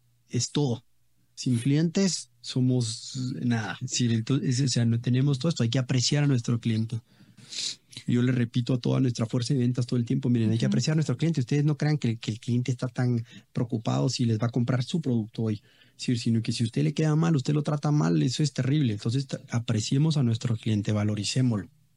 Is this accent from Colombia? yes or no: no; Guatemala; O sea, pero así somos los guatemaltecos.